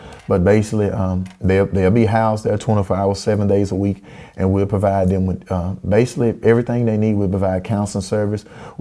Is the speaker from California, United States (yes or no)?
no; West Monroe, Louisiana, United States; from talking to some more public officials in the city I was raised in here in West Monroe